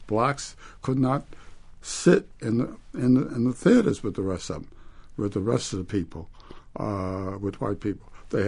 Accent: New Jersey, United States; also born or lived in Florida / New York; I was born in Florida, but I was only there for 6 weeks, and I spent the rest of my life in this area. In New Jersey and New York.

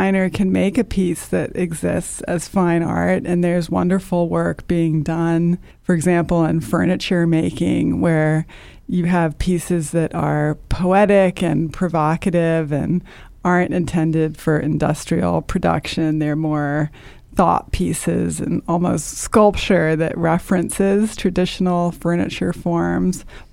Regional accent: Baltimore, Maryland, United States; I grew up in Charles Village near the Hopkins Homewood campus

